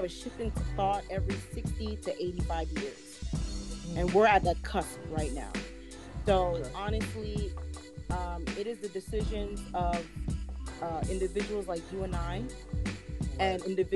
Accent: Jamaica; I'm a Jamaican, so we call it Obia.

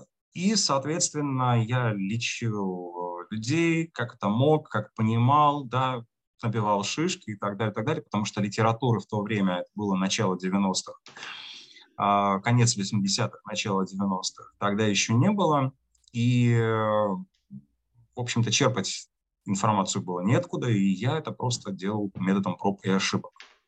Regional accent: Rostov-on-Don, Rostov Oblast, Russia; в городе, где я жил, да, где я родился, в Ростове-на-Дону

